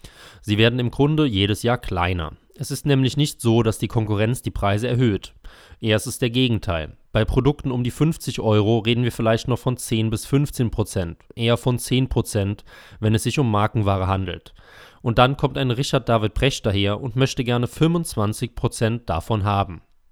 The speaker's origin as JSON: {"language": "German", "town": "Lüneburg", "region": "Lower Saxony", "country": "Germany", "tie": "born or raised there", "said": "was es in meiner Heimatstadt Lüneburg kostet"}